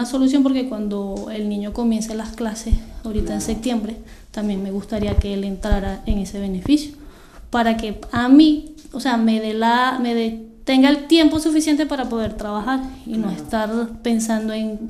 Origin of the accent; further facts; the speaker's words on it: Venezuela; Soy una familia monoparental, yo soy de Venezuela, mi pareja falleció, mi esposo falleció estando en Venezuela.